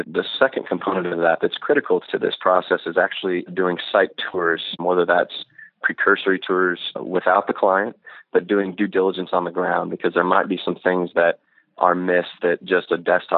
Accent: Texas, United States; I am a Texan, not only by birthright, but also by choice.

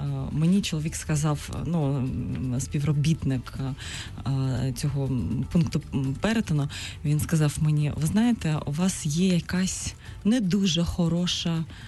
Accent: Crimea, Ukraine; born there; я народилася в Криму, у мене кримська прописка, мої батьки там живуть

